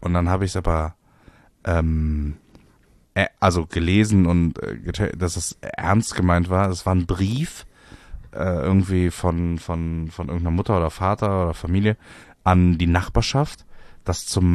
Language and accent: German; Cologne, North Rhine-Westphalia, Germany; ich bin ja in der Kölner Südstadt groß geworden